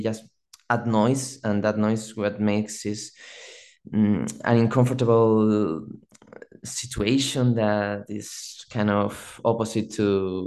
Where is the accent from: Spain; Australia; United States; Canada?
Spain; Madrid, Community of Madrid; also born or lived in Southern Spain; I'm a physical therapist from Spain. I'm 27 at the moment. And I was born in Madrid. I was raised in the south, but I came back when I was 16 or so to finish my studies and start college.